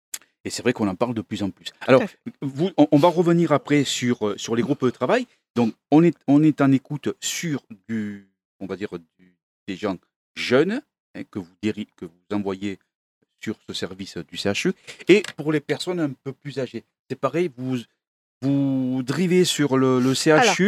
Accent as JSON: {"language": "French", "town": "Montpellier", "region": "Occitanie", "country": "France", "said": "je suis montpelliérain"}